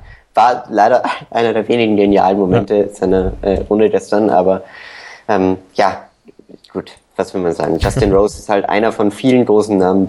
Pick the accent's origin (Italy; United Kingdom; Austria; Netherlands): Austria; mit meinem Patriotismus als Österreicher